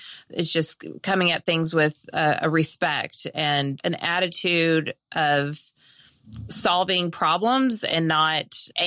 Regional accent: California, United States; I'm from California originally, so forgive my slang

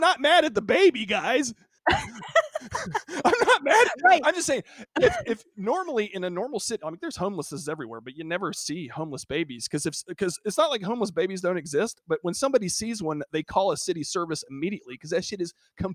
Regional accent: California, United States; I'm embarrassed by San Francisco as an American and as a Californian and as a citizen of Earth.

